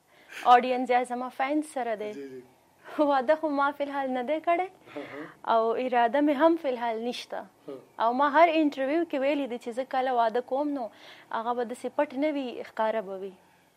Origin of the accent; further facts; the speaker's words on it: Peshawar, Khyber Pakhtunkhwa, Pakistan; افغانستان یم نه د لنډی کوتل یم زه د بیسیکلی د پیښور یم.